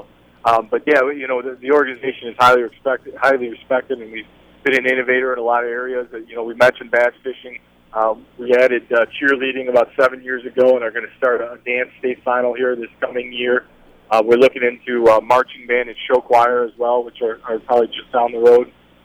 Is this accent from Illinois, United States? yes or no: yes; Illinois, United States; I grew up in Illinois and played, you know, IHSA athletics